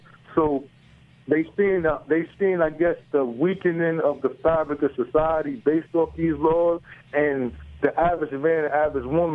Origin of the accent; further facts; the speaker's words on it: New York City, New York, United States; I'm from New York City. I'm in New York City as currently, and I did 9.5 years down in Virginia, and I made parole